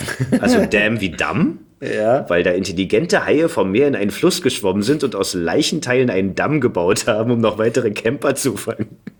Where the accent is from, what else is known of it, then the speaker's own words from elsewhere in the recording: Berlin, Germany; accent: Berlinerisch; weil Berlinern ist für mich auch so ein Gefühl von Heimat.